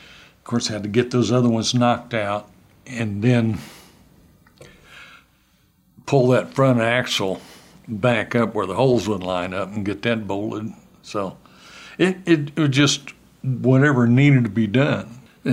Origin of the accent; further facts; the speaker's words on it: Olathe, Kansas, United States; My hometown is in Olathe, Kansas. It's right outside of Kansas City. So I was born and raised there.